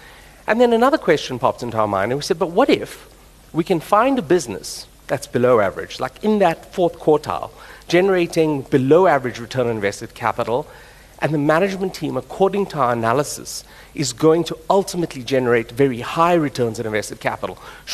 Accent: South Africa; And interestingly, and especially as South African investors exposed to the composition of market we are

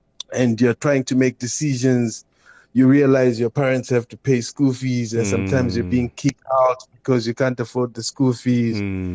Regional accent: Malawi; also born or lived in Zimbabwe; I grew up partially in Malawi

